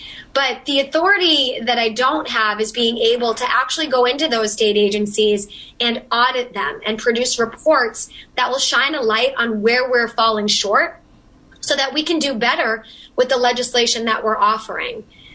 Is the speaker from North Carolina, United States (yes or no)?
no; Massachusetts, United States; Look, I come from the Merrimack Valley. We're on the New Hampshire border. I represent a lot of communities that are right on that border.